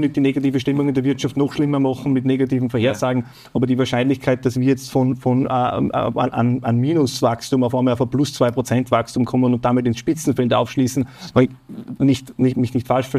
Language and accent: German; Upper Austria, Austria; in Oberösterreich, wo ich herkomme, man hört es ja zeitweise